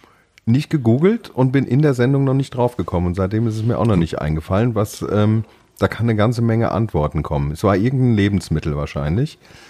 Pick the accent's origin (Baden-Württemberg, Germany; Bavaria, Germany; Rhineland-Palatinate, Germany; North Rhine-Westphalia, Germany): Rhineland-Palatinate, Germany; Mainz; Ich bin in Mainz aufgewachsen.